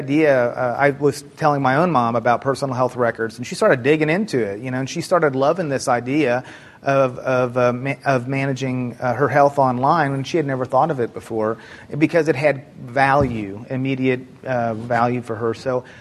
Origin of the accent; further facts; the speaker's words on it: Houston, Texas, United States; Well, I know I'm from Houston